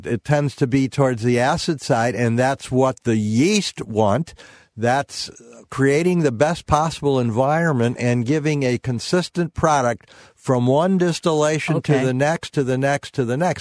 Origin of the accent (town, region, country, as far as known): St. Louis, Missouri, United States; born or raised there